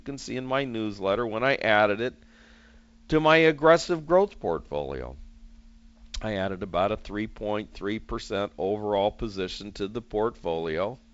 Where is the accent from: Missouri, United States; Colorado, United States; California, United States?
California, United States; San Diego; visit San Diego, September is one of the nicest months here. And it's my favorite month, I believe, in my hometown here.